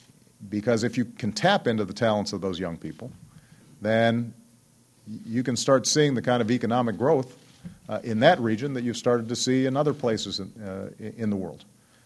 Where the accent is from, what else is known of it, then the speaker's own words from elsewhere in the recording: Hawaii, United States; in part because I grew up in Hawaii, where I was very familiar with Japanese culture